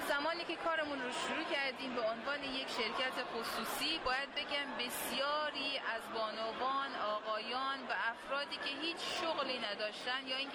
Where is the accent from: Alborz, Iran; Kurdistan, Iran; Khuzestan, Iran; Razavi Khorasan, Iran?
Razavi Khorasan, Iran; Mashhad; من به عنوان یک مشهدی